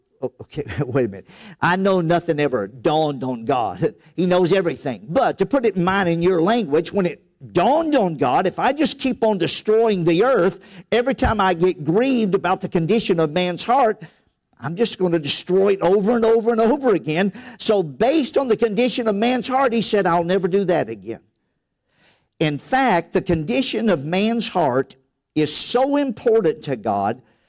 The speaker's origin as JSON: {"language": "English", "region": "Louisiana", "country": "United States", "tie": "born or raised there", "said": "I grew up in Louisiana, way out in the country, kind of like this. We lived on a dead-end dirt road, and my dad was a carpenter."}